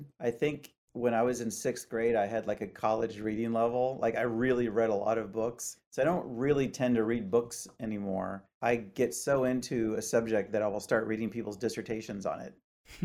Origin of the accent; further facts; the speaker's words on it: St. Louis, Missouri, United States; also born or lived in Illinois; now in Alameda, United States; I was born in Illinois and grew up in St. Louis, Missouri.